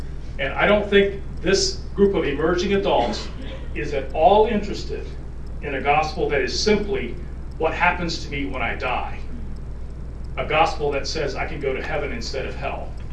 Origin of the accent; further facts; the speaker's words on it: Stuarts Draft, Virginia, United States; now in Rockingham County, United States; And I grew up in Stuart Strath, surrounded by Virginia Conference churches